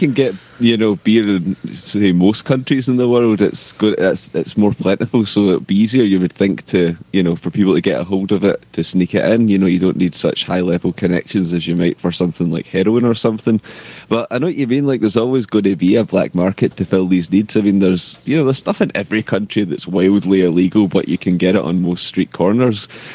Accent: Scotland, United Kingdom; Oh, yeah, but, you know, I'm Scottish, so...

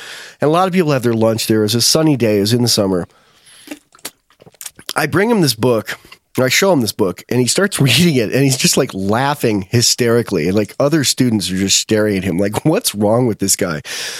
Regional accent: Westfield, New York, United States; I grew up in Westfield, New York, and one town over, Sherman, New York.

